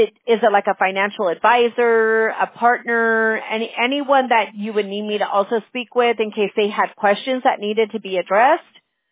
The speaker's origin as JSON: {"language": "English", "town": "Fullerton", "region": "California", "country": "United States", "tie": "born or raised there", "lives_now": "Anaheim, United States", "said": "Yeah, I live in Anaheim. I grew up in Fullerton"}